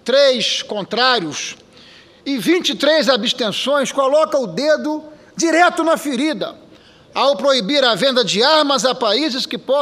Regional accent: Espírito Santo, Brazil; o meu querido e glorioso Espírito Santo, a minha terra e a minha gente, os capixabas.

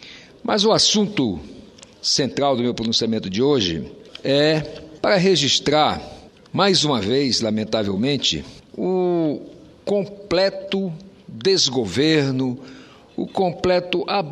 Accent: Roraima, Brazil; lá no meu estado, em Roraima

